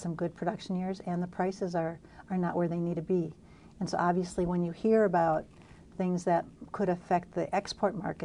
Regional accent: Wisconsin, United States; As you know, I come from Western Wisconsin.

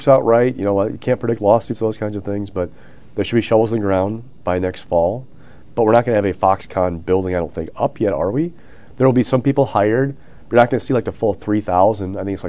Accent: Kenosha, Wisconsin, United States; born there; I mean, I was born in Kenosha, lived outside of Sturtevant, or I've seen Sturtevant.

